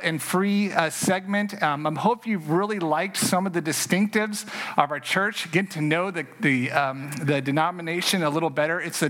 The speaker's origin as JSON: {"language": "English", "country": "Puerto Rico", "said": "I'm from Puerto Rico."}